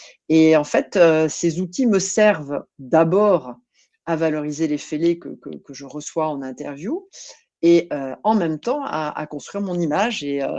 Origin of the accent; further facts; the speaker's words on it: France; now in Belgium; je suis française et que je vis en Belgique aujourd'hui.